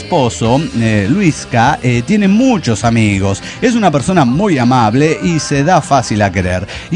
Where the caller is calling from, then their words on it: Mexico City, Mexico; de Ciudad de México.